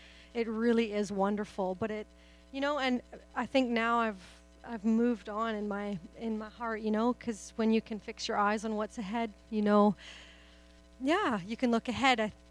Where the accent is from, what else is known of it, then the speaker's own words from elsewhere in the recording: Nanaimo, British Columbia, Canada; I grew up in Nanaimo, in Oceanside.